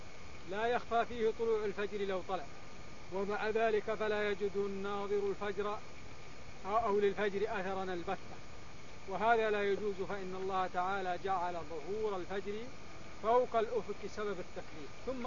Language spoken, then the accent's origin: Arabic; Mecca, Makkah Province, Saudi Arabia; كم واحد عندنا في مكة يعرف الحساب